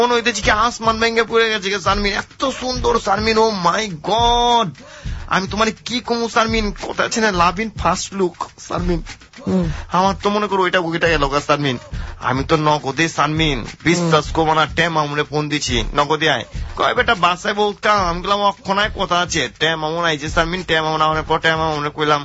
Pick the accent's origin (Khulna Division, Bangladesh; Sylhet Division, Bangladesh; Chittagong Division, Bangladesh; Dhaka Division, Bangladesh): Dhaka Division, Bangladesh; Dhaka; আমি পুরান ঢাকার পোলা